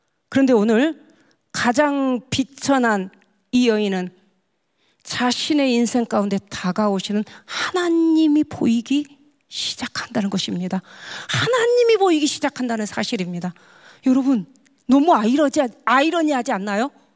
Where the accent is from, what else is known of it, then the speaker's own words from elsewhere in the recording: Wando, South Jeolla, South Korea; 저는 고향이 완도입니다. 완도는요, 우상이 굉장히 심한 지역입니다.